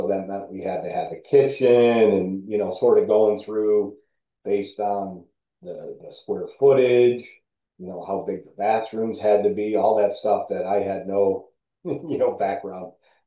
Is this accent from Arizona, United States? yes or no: no; Palos Heights, Illinois, United States; I grew up in Palos Heights. I live in the Orland area now